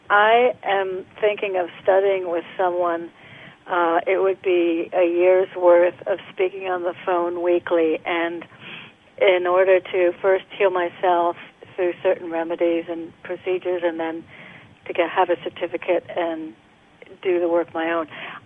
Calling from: Connecticut, United States; in Connecticut.

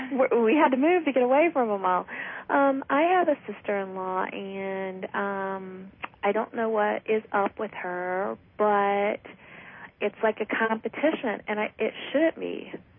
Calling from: Illinois, United States; Central Illinois, near Bloomington.

